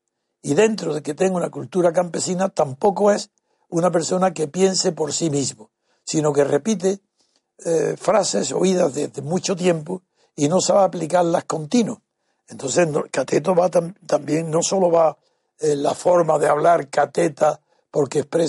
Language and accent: Spanish; Granada, Andalusia, Spain; accent: Granada; now in Madrid, Spain; yo mismo llevo 70 años en Madrid y sigo con mi deje de Granada.